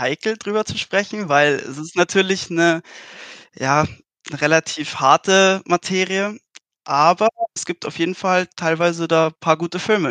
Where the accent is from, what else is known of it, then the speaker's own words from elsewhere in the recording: Munich, Bavaria, Germany; Ich komme aus dem wunderschönen München.